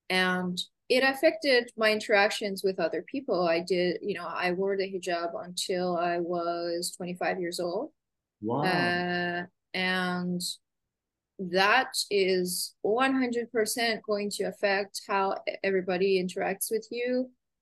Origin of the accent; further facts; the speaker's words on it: Canada; also born or lived in Iran; I was born in Iran and I was raised in Canada since the age of two.